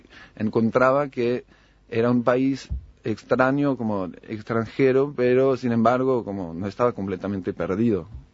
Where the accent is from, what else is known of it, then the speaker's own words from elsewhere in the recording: Lyon, Auvergne-Rhône-Alpes, France; yo no soy de París, pero soy de Lyon, cerca de Lyon.